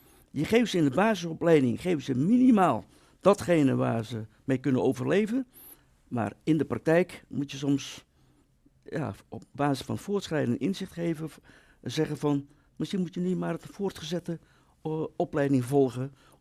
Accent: Netherlands; En wij als Nederlander, wij willen heel snel zaken doen.

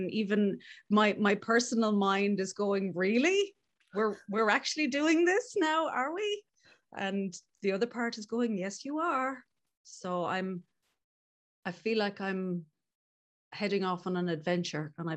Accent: Galway, Connacht, Ireland; I'm from Galway in the west of Ireland. I am a single mom of two teenagers

